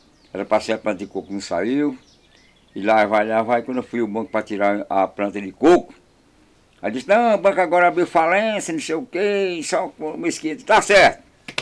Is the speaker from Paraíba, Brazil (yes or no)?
yes; Riacho Fundo, Paraíba, Brazil; Onde eu nasci e me criei?